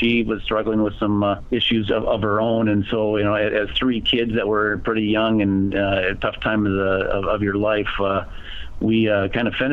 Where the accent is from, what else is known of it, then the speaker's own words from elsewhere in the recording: Blooming Prairie, Minnesota, United States; I am originally from Minnesota, so born and raised in Minnesota, a small town in southern Minnesota, actually, Blooming Prairie, for my earlier years.